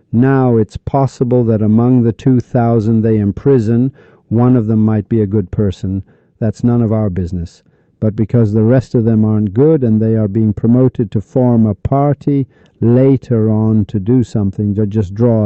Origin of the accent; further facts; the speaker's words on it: Iran; They know I came from Iran.